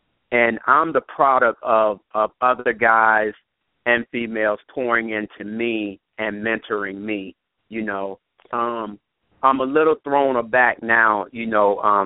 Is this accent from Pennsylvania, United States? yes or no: yes; Philadelphia, Pennsylvania, United States; also born or lived in Augusta, Georgia; I was born in Augusta, Georgia, never lived there. I was raised in Philadelphia, and excelled in high school in sports and academics